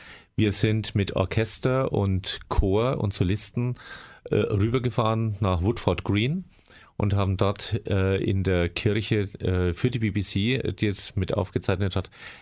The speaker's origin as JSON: {"language": "German", "town": "Nuremberg", "region": "Bavaria", "country": "Germany", "said": "Ich stamme aus Nürnberg."}